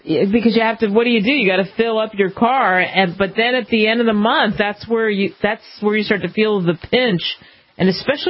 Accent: New Jersey, United States; now in Nebraska, United States; since I grew up in New Jersey, we didn't pump gas. It was illegal. You weren't allowed to pump gas. Not until I moved to Nebraska did I ever have anything to do with pumping gas.

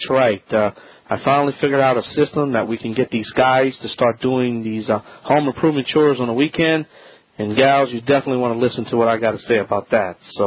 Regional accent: Louisiana, United States; a fully licensed, tested contractor.

